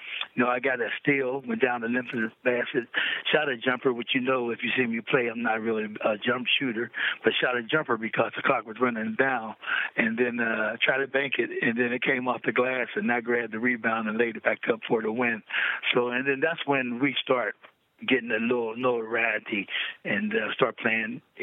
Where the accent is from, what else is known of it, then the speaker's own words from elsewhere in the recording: Pittsburgh, Pennsylvania, United States; You know, yeah, I'm right there from the Hill District, and Dwan is from the Hill also.